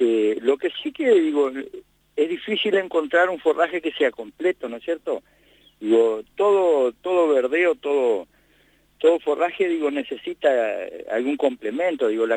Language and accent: Spanish; Artigas, Uruguay; Somos del departamento de Artigas, como todo el mundo lo sabe, ¿no?